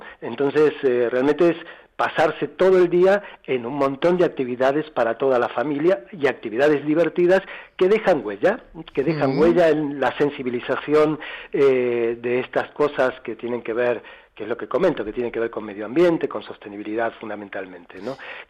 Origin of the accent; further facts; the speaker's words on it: Buenos Aires, Argentina; born there; Aunque mis orígenes son de los barcos, yo nací en Buenos Aires, así que, y con, bueno, centroeuropeos, mis abuelos